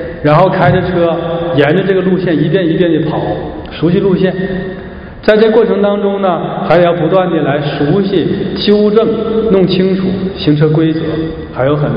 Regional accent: China; now in Canada; 我们从中国来到加拿大，看见过很多以前没有见过的东西啊。

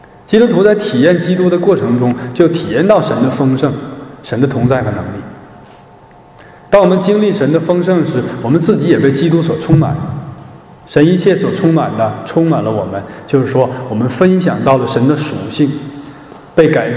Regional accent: Shenyang, Liaoning, China; 我老家辽宁沈阳

